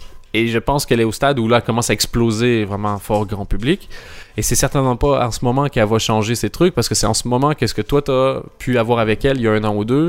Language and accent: French; Quebec, Canada; now in Belgium; Je suis québécois, je parlais du fait que j'étais québécois, puis j'étais arrivé en Belgique